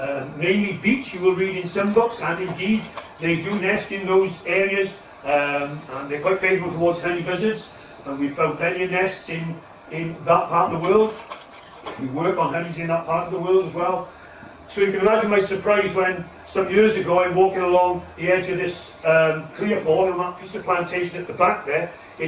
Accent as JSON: {"language": "English", "region": "Wales", "country": "United Kingdom", "said": "so obviously being a Welshman didn't worry me that much if I upset you"}